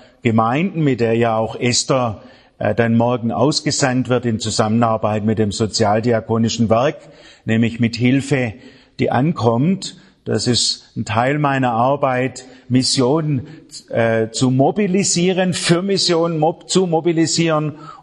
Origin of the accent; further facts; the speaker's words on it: Austria; Ich zähle mich als Österreicher, wenn ich das darf.